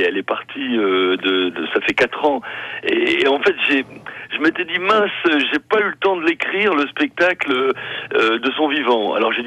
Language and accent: French; France; born there; nous, en fait, on est des enfants de France, on est nés en France